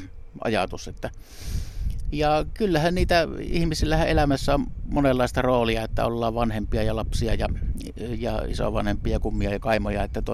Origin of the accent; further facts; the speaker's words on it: Ylivieska, North Ostrobothnia, Finland; Kyllä mä oon ihan ylivieskalaissyntynen. Että Ylivieskassa on juuret ja jonkun verran tuonne Kainuuseen päin, niin kuin lapsena varsinkin kesiä viettänyt Kuhmossa ja nykyään siellä kesämökkimaisemissa. Tulee aina silloin tällöin oltua. Mutta kyllä ne juuret on täällä, niin kuin täällä Keski-Pohjanmaalla